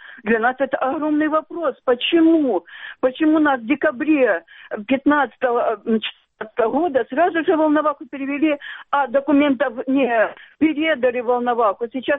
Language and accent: Russian; Shyrokyne, Donetsk Oblast, Ukraine; Широкина нас выгнали в 12-15 года. Выгнали, расстреливали, по сути, наши дома, и это было, мы не считаем себя переселенцами, а только беженцами.